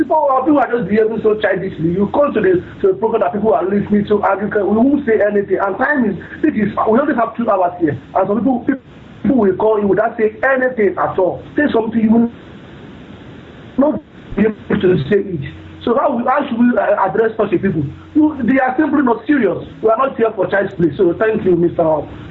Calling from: Ukraine; Yes, I'm calling from Ukraine.

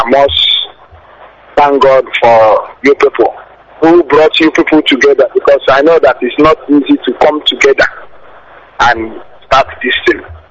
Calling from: Aba, Abia, Nigeria; I'm calling you from Aba.

